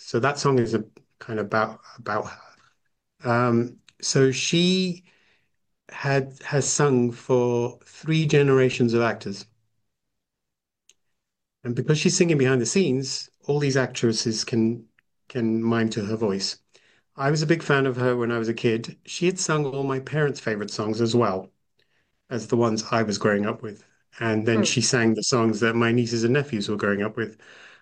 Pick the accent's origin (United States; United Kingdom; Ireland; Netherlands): United Kingdom; England; also born or lived in Africa; who didn't grow up in India, who was always, I was born in Africa, and then we came to England, I never saw these singers' faces.